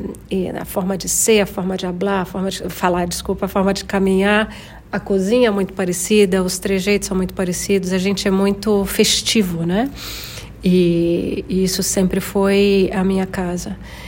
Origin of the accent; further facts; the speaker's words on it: Rio de Janeiro, Brazil; moved away as an adult; also born or lived in New York; Eu nasci no Brasil, no Rio de Janeiro, de pai exilado cubano e de mãe mineiríssima. Então, e cresci a primeira metade da minha vida no Brasil, no Rio, e depois fui para Nova York estudar